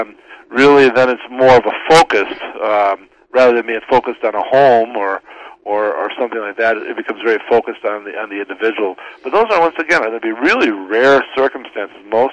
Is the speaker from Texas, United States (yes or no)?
no; Michigan, United States; I'm from Michigan, so my apologies too.